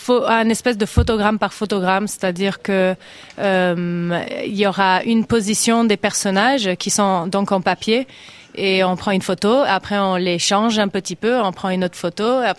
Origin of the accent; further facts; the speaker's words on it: Alaska, United States; Oui, j'ai grandi en Alaska pendant la guerre froide.